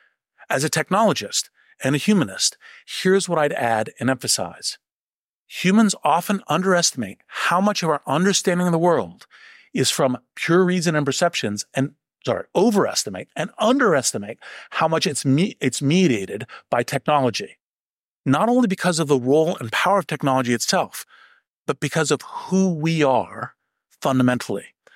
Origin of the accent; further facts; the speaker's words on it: Stanford, California, United States; born there; I was born in the Stanford hospital.